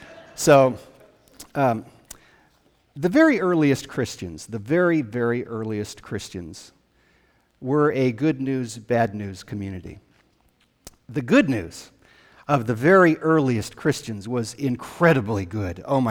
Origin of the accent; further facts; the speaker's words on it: Wyoming, United States; being away to my home state of Wyoming, and I got to spend the week with my dad